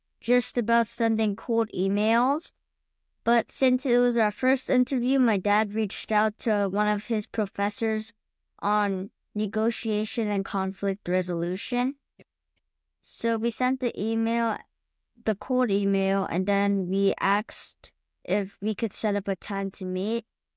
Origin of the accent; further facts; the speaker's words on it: New York City, New York, United States; and I'm from New York City.